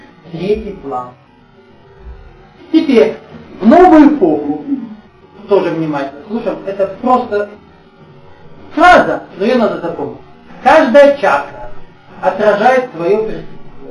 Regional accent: Siberia, Russia; born there; я институт закончил на юге, я родился в Сибири.

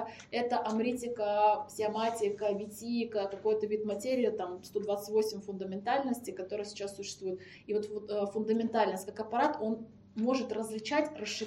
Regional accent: Russia; Да я согласна, я же сама из России, я только за, что это так.

